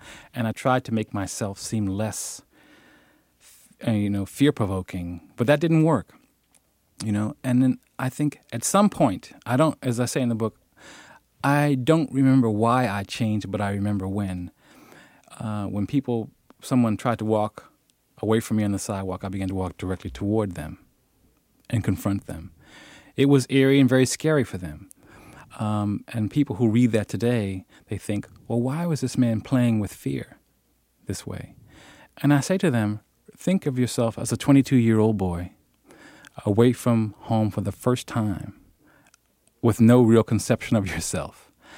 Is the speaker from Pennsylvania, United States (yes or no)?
yes; Chester, Pennsylvania, United States; I spent the first 22 years of my life in Chester, Pennsylvania, where everyone knew me and everyone knew everyone by sight almost in the city.